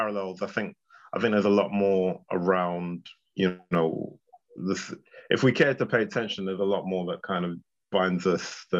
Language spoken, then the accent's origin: English; Ghana; now in United Kingdom; this is the 80s, so I'm from Ghana, people were like, where are you from? Guyana